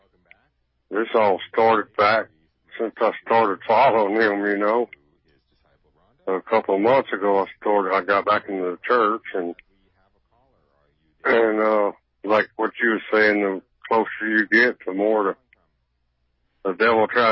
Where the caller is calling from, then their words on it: Lake Charles, Louisiana, United States; Lake Charles, Louisiana.